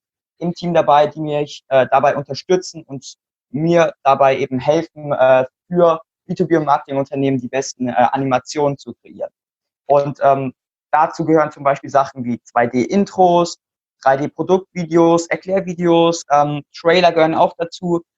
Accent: Mannheim, Baden-Württemberg, Germany; Ich bin 14 Jahre alt momentan. Ich komme aus Mannheim.

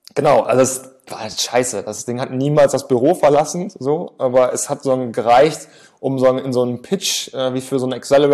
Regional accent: Osnabrück, Lower Saxony, Germany; born or raised there

